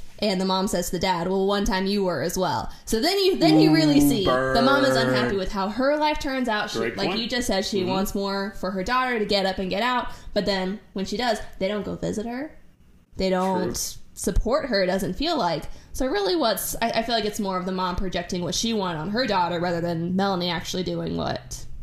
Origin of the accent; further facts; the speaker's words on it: Atlanta, Georgia, United States; I'm from the Atlanta area, so I'm not really from a small town